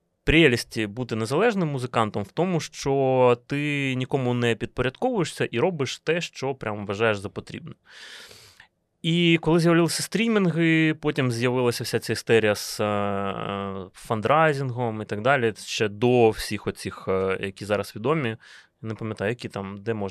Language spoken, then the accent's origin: Ukrainian; Kyiv, Ukraine; бо я як киянин, знаєш, для мене це не прям константа